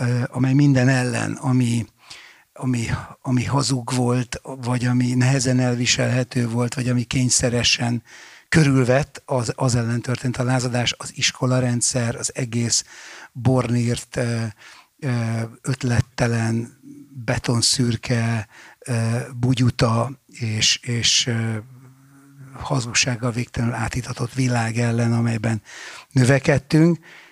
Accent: Budapest, Hungary; ez különösen a 12. kerületben, ahol én felnőttem

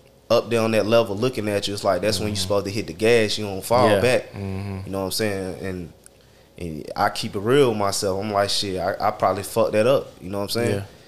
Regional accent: Charlotte, North Carolina, United States; I'm from Charlotte, local.

